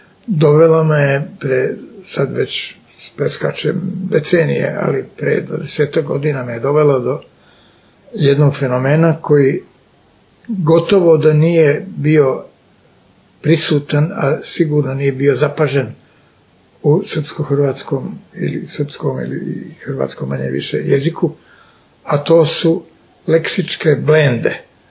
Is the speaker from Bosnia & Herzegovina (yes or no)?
yes; Sarajevo, Federation of Bosnia and Herzegovina, Bosnia & Herzegovina; moved away as an adult; now in Belgrade, Serbia; rođen sam i odrastao u Sarajevu i tu sam živeo prvih skoro 30 godina sa obživotem, da sam prešao u Beograd i ostao u njemu do danas.